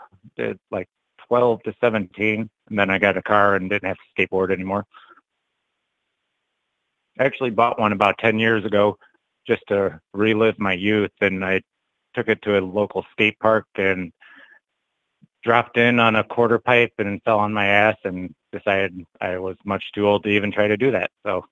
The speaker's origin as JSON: {"language": "English", "region": "Indiana", "country": "United States", "moved": "yes", "lives_now": "Michigan, United States", "said": "Northwest Indiana, right by probably 15 miles from where … was born."}